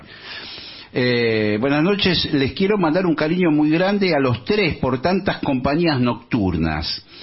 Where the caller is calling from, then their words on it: Villa Adelina, Buenos Aires Province, Argentina; de Villadelina. Estoy engripado y me vino bien para ponerme al día con varios programas.